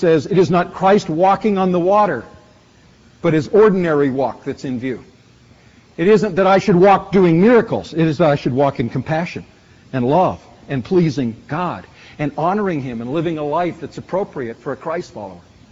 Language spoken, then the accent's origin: English; Vancouver, British Columbia, Canada; When I grew up in Vancouver, we used to have trolley buses.